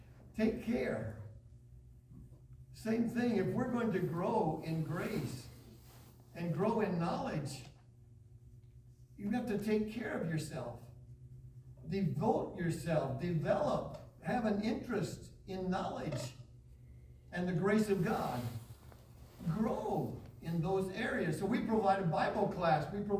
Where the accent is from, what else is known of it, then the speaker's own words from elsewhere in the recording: Muskegon, Michigan, United States; When I grew up back in Muskegon, Michigan, at a kitchen table that had a kitchen window right there looked out into a grassy area of our yard.